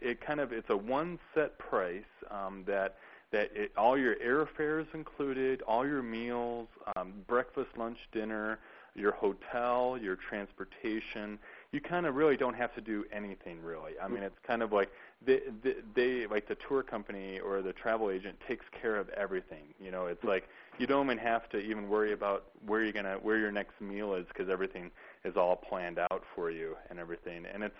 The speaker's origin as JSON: {"language": "English", "country": "United States", "said": "And I, as being an American, I never heard really much about what an all-inclusive vacation is"}